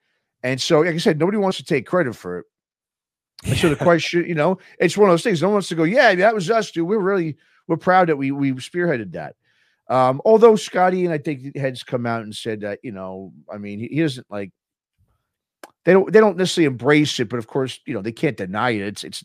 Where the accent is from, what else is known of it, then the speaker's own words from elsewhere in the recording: New York, United States; I mean, where I grew up, it was all around me.